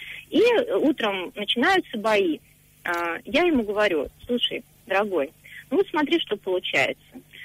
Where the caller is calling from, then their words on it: Moscow, Russia; Я звоню из Москвы.